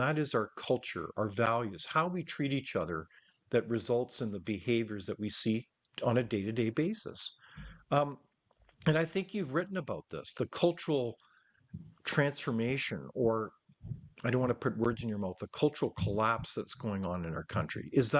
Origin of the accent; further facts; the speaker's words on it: Canada; as a Canadian, I felt for years a real sense of unity with fellow Canadians